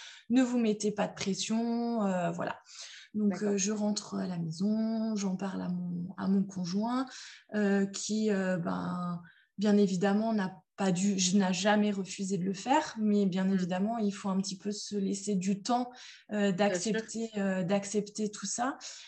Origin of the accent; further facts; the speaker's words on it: Strasbourg, Grand Est, France; du coup j'ai 33 ans, je suis infirmière en réanimation, je suis de Strasbourg